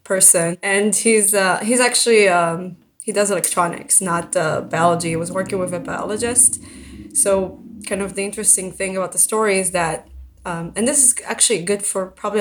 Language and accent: English; Israel; English is a second language; I grew up in Israel. That's where I was born and raised.